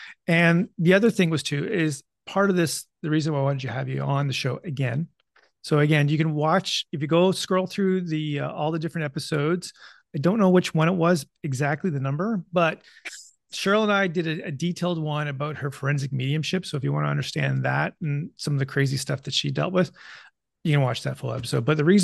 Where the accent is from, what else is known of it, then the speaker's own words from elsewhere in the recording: Canada; As a Canadian, it's like, this is so neat.